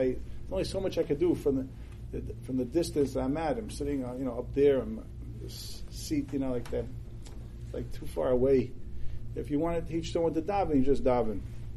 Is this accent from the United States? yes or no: yes; Borough Park, New York, United States; So in the shul that I grew up in Borough Park